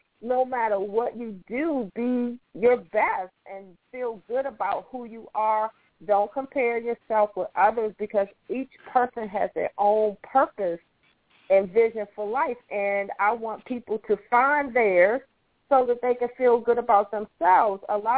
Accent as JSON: {"language": "English", "town": "Washington", "region": "District of Columbia", "country": "United States", "lives_now": "Miami, United States", "said": "I'm from Washington, D.C., but I live in Miami now. And it's so funny, when I go back to visit D.C., the colors of the clothes are so just dreary."}